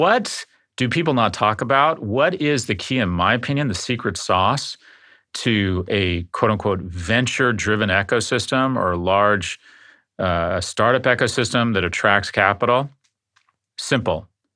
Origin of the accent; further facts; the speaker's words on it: Florida, United States; So in my home state, Florida, I've actually had some elected representatives reach out to me